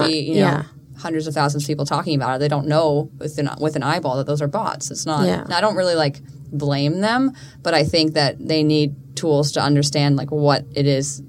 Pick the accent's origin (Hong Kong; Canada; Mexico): Hong Kong; also born or lived in Singapore; I grew up in Hong Kong and Singapore